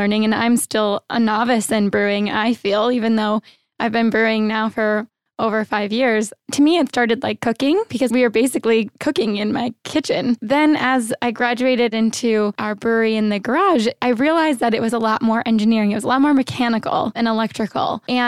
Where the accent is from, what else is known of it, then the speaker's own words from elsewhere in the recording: Iowa, United States; Well, I'm from Iowa, the Midwest, yeah.